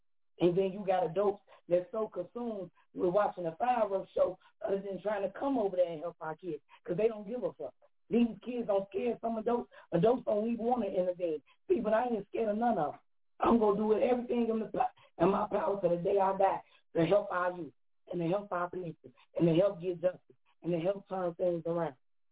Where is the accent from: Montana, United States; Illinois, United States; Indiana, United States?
Illinois, United States; Chicago; now in McHenry, United States; I'm not from Milwaukee. I'm from Chicago. I live in McHenry, Illinois. I drove an hour away.